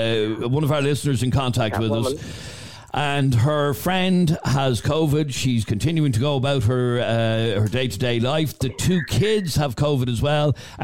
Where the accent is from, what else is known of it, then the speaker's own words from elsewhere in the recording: Ireland; Irish say, you'll be grand, and by this time next week you'll be over it.